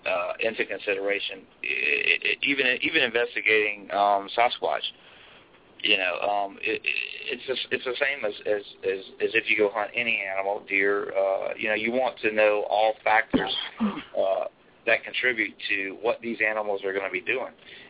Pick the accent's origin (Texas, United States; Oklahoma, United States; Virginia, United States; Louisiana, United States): Louisiana, United States; I'm from South Louisiana as well, and I grew up with my grandparents telling me all these stories.